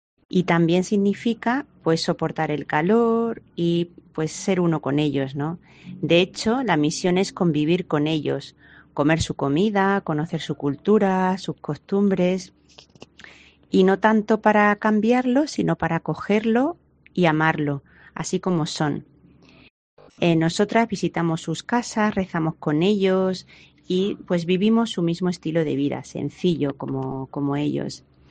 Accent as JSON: {"language": "Spanish", "town": "Monesterio", "region": "Extremadura", "country": "Spain", "moved": "yes", "lives_now": "Philippines", "said": "soy de Monesterio, Badajoz, y soy misionera desde hace más de 25 años. Actualmente llevo 9 años en Filipinas."}